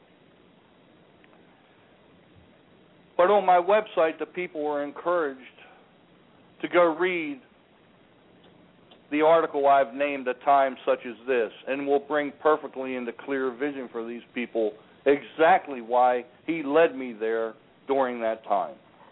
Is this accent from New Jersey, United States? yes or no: no; Maryland, United States; And I, myself, as a child, I was born and raised in Maryland.